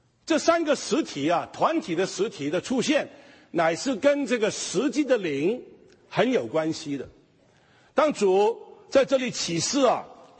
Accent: China; 我知道我也是中国人

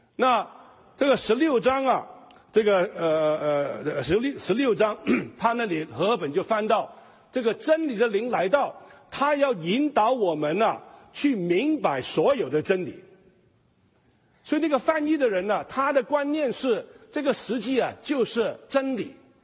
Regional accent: China; 我知道我也是中国人

